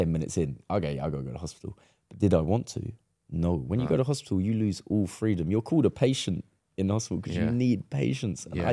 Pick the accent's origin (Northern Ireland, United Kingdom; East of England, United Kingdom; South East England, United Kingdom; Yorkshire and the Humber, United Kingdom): South East England, United Kingdom; Ramsgate; there's a panic cage in my hometown in Ramsgate. They put one in my hometown pitch. And I was recovering in my hometown.